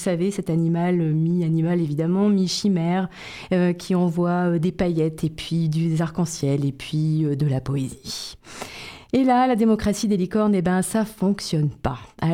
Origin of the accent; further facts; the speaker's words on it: France; Et parce que je suis française, nation championne de l'auto-bashing